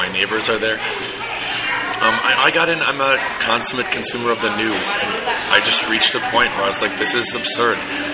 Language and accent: English; Franklin, Wisconsin, United States; also born or lived in Milwaukee; I'm from Milwaukee from forever. I grew up in Franklin. My parents still live in the area in Hills Corners now.